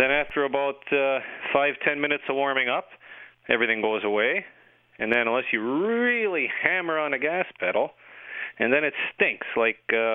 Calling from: Minnesota, United States; Yeah, we're not far from Bemidji.

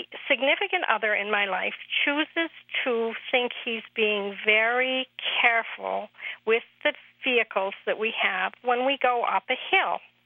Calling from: Framingham, Massachusetts, United States; I'm calling from Framingham.

